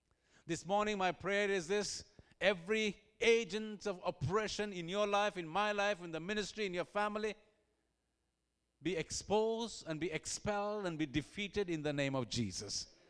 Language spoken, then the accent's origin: English; India; now in United Kingdom; I come from India, originally born, and been a missionary in the United Kingdom for a long time.